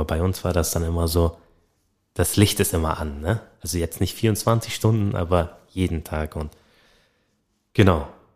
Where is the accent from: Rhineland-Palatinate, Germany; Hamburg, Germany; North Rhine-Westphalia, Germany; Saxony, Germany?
Hamburg, Germany; Ich mochte das irgendwie gar nicht mehr, obwohl Hamburg meine Heimat ist.